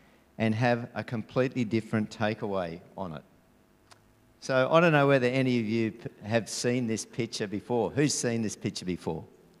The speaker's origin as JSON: {"language": "English", "region": "Queensland", "country": "Australia", "said": "which I must say, as a Queenslander, I'm thoroughly enjoying."}